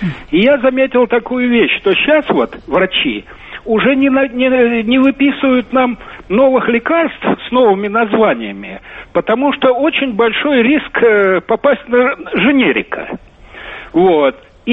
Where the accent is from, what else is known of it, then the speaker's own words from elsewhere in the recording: Moscow, Russia; Я москвич коренной